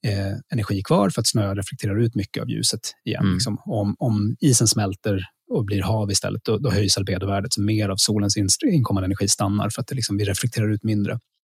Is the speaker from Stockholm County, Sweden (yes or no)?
no; Luleå, Norrbotten County, Sweden; Men jag är uppvuxen i Luleå